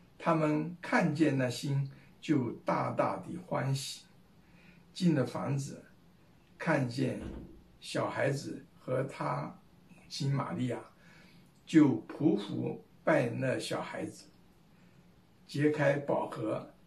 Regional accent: Fuqing, Fujian, China; 我小的时候住在福建的福清，福清是靠海，所以每一次一听说日本人要进城，吓得大家就赶快找地方躲起来。

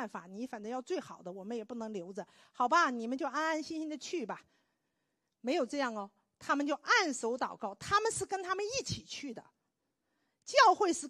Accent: China; 我们中国人来的都知道，大陆来的时候，那时候中国有多落后

